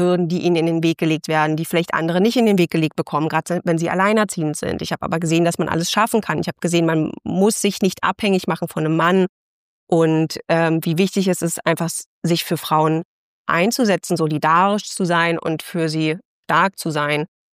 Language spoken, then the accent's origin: German; East Germany, Germany; Ich bin ja, ich komme ja aus dem Osten und auch meine Familie ist ja im Osten auch so sozialisiert worden